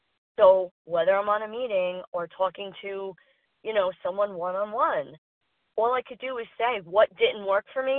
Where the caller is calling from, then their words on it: New York City, New York, United States; from New York City.